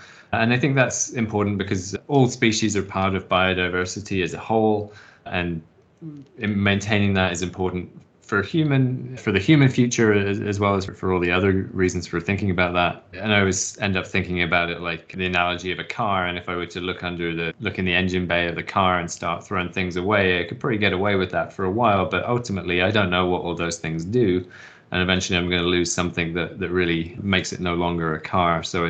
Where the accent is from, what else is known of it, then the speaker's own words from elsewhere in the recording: England, United Kingdom; So I grew up in England and I have a really soft spot for the English countryside and the forest there.